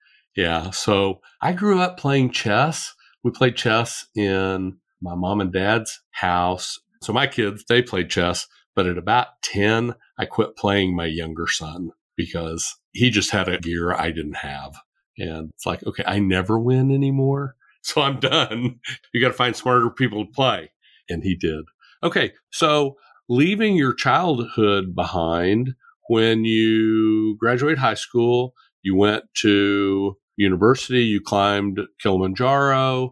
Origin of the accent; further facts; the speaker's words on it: Kansas, United States; But in high school, I'm from Kansas, and we were the state runner-up high school debate champions.